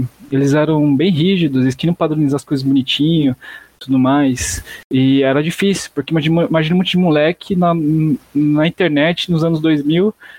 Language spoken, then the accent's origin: Portuguese; São Paulo, Brazil; E sou aqui de São Paulo